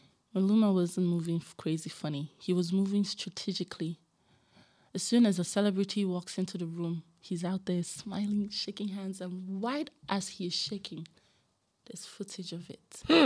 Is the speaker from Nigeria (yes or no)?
yes; Lagos, Nigeria; For me, I was born and bred in Lagos. anything I want in Lagos, I can get it.